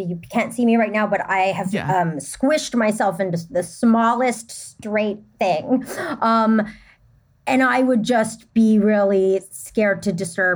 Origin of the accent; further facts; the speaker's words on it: Canada; so I'm Canadian